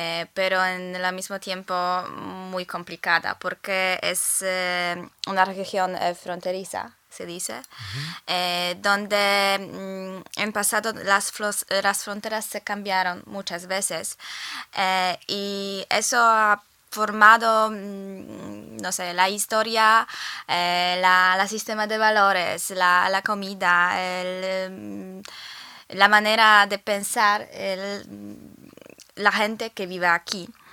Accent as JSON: {"language": "Spanish", "town": "Katowice", "region": "Silesian Voivodeship", "country": "Poland", "second_language": "Spanish", "said": "soy silesiana y soy polaca y soy de aquí. Originalmente me nació en Katowice."}